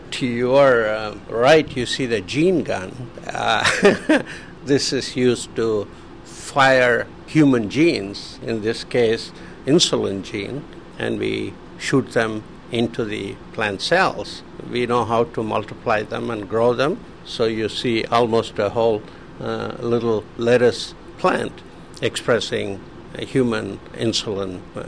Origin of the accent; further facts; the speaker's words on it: India; born there; I was born in India. I have seen children die of cholera.